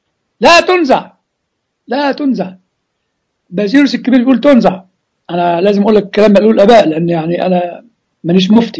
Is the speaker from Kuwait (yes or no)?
no; Egypt; يعني زي ما بيقولوا عندنا في مصر هات من الآخر